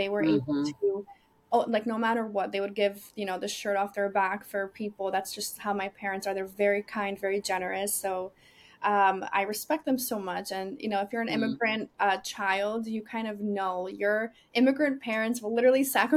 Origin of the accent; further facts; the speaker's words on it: Florida, United States; also born or lived in Budapest; I'm from Budapest originally. Okay. And we lived in South Florida for the majority of my life. I grew up here in South Florida.